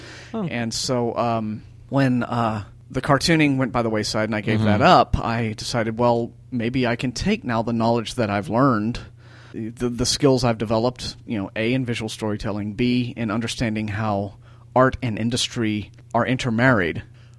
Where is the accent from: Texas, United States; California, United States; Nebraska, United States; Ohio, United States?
Texas, United States; Austin; on a lot of projects that shoot in the Austin area, my hometown